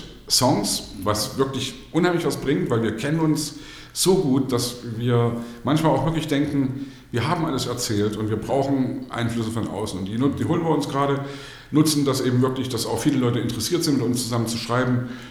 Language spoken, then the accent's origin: German; East Germany, Germany; Aber ich komme aus dem Osten, ich bin in der DDR groß geworden.